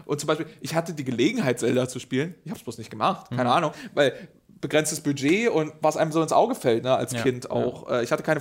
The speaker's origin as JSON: {"language": "German", "region": "East Germany", "country": "Germany", "said": "ich komme aus dem Osten"}